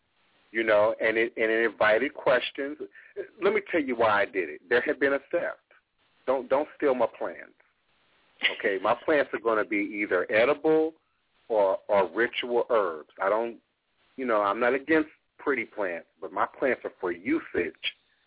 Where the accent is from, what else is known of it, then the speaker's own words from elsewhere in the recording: Chicago, Illinois, United States; born there; You know, I'm born from Chicago. I have brothers and sisters still in Chicago.